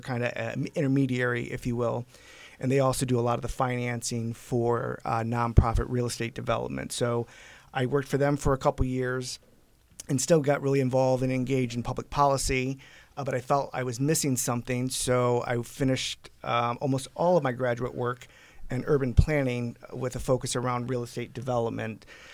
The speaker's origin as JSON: {"language": "English", "town": "Toledo", "region": "Ohio", "country": "United States", "tie": "born or raised there", "said": "I was born and raised in South Toledo."}